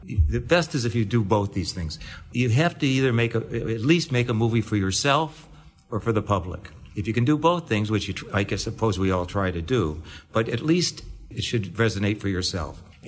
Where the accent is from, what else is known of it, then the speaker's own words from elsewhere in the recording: Detroit, Michigan, United States; And I was brought up in Detroit. We're almost identical in age.